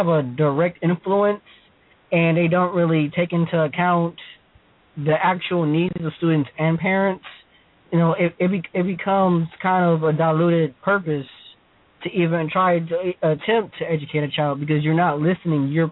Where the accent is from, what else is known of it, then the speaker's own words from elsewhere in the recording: Ohio, United States; I'm from Ohio. I'm a high school student.